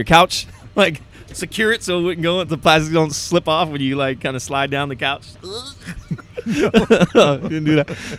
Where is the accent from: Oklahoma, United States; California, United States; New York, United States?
California, United States; Hayward; Yeah, I grew up in Schaefer Park in Hayward. And so it was a fun time growing up, man.